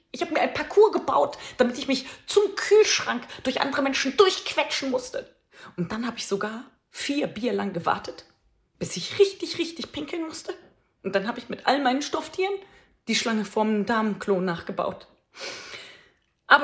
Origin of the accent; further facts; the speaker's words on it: Cologne, North Rhine-Westphalia, Germany; Oh mein Gott, wissen Sie, ich bin Kölnerin.